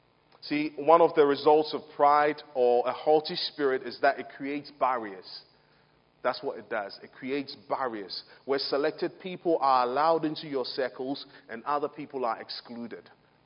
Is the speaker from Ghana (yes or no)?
yes; Ghana; when I was growing up in Ghana, when the lights go off and maybe you put a lamp out there, what happens is you see flies and stuff going to that.